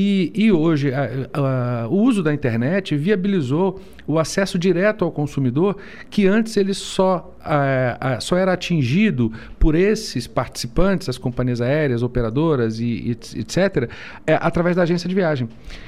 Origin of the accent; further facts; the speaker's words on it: Rio de Janeiro, Brazil; Carioquíssimo.